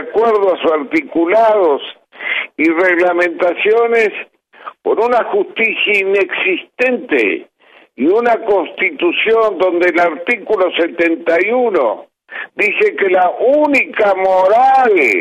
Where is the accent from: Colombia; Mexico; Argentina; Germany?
Argentina; Este hecho me causa, al informarme de ello como argentino sanmartiniano, una profunda indignación